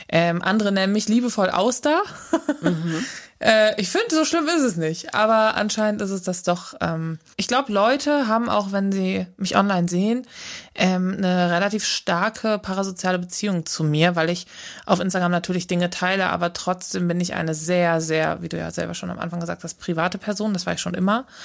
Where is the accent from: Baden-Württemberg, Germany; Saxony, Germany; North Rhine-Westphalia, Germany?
North Rhine-Westphalia, Germany; Aber ich bin am Niederrhein aufgewachsen. Und die haben ja auch so ein melodisches Gesabbel, sag ich mal. Das habe ich auch noch drauf.